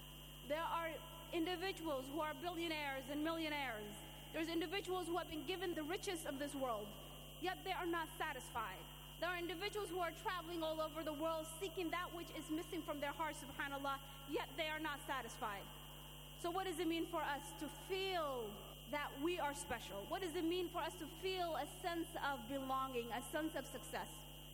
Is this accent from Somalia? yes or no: yes; Somalia; Or what's going on in my home country of Somalia?